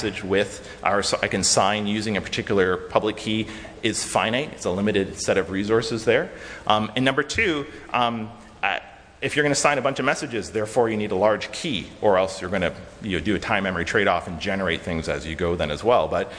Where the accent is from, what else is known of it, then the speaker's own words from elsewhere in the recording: Waterloo, Ontario, Canada; Personally, I'm from Waterloo